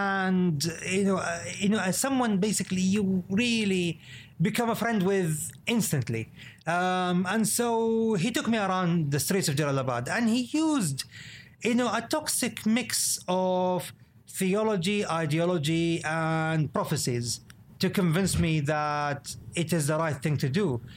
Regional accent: Saudi Arabia; English is a second language; for an Arab, you know, who growing up in Arabia

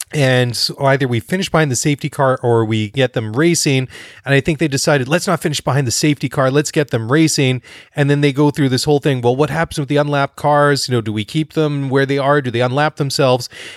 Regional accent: Maple Ridge, British Columbia, Canada; Now, David lives in Maple Ridge, BC, which is my hometown.

